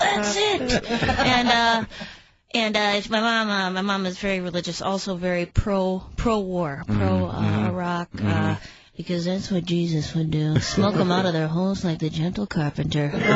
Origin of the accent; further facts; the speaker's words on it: Duluth, Minnesota, United States; I grew up in Duluth, Minnesota, and oh my God, I get home recently, and you just meet someone from high school, an arch enemy.